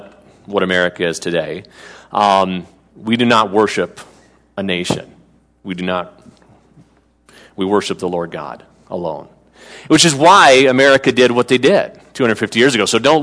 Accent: Canada; now in United States; I am a Canadian citizen still, but living here on a temporary work visa and happy to be here

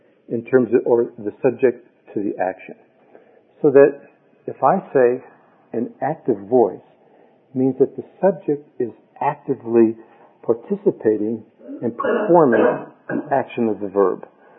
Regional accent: New York, United States; accent: New York; getting back to my New York accent here.

